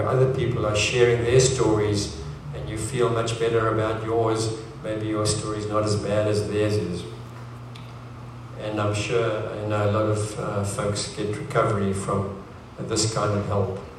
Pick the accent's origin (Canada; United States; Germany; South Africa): South Africa; which was very compelling even when I grew up in South Africa and I would watch cowboy movies